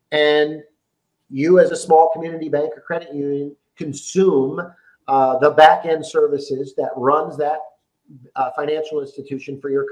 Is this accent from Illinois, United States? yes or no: yes; Chicago, Illinois, United States; You know, I'm from Chicago originally, as you pointed out.